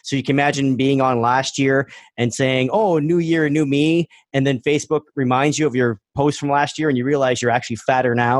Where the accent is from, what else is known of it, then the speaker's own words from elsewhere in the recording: Valley East, Ontario, Canada; also born or lived in Scarborough; we grew up in Valley East, Ontario, which is just north of Sudbury, Ontario. But what they don't know, I was actually born in Scarborough. In the ghetto.